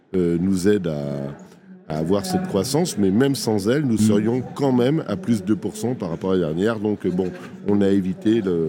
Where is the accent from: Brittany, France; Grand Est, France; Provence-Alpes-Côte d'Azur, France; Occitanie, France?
Brittany, France; C'est ça, nous venons des Côtes d'Armor.